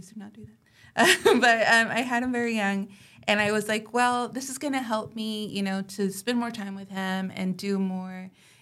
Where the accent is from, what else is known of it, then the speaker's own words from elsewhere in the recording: Irving, Texas, United States; since I grew up in Irving